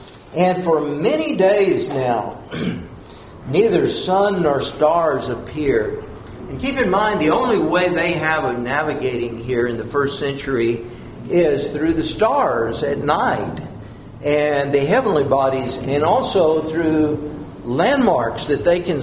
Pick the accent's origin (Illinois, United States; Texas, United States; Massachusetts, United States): Texas, United States; I think about when I was growing up in West Texas, we had what they would call the northern winds that would blow.